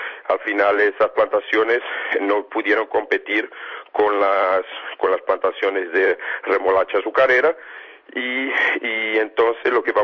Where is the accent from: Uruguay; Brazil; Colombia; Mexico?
Brazil; accent: Brazilian; also born or lived in Spain; Como se nota por mi acento, yo también soy brasileño, vivía en Brasil durante 20 años, a pesar que soy español